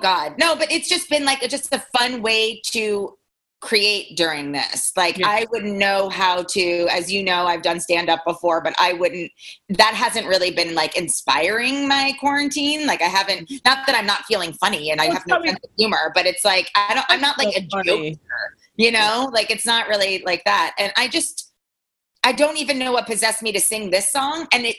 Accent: New York City, New York, United States; I didn't grow up on Avenue B, but I grew up on Lexington Avenue and 90th Street, and I used to put on these things all the time.

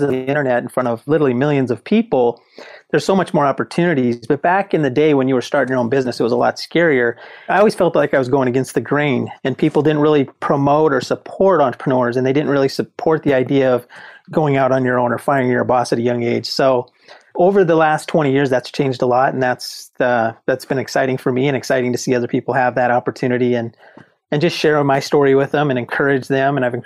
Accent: Montana, United States; moved away; You know, I didn't realize it until I got to Arizona. I'm from Montana originally.

